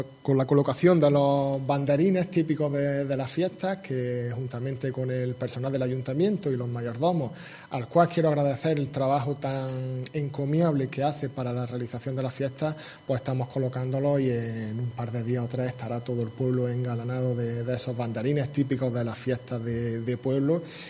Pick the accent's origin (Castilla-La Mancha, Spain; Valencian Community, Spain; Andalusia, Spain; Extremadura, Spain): Andalusia, Spain; Guájar Faragüit; son las fiestas de mi pueblo, de Guájar Farahuit, y bueno, como bien has dicho, las vivo más intensamente porque, bueno, pues prácticamente es lo que he vivido desde pequeñito.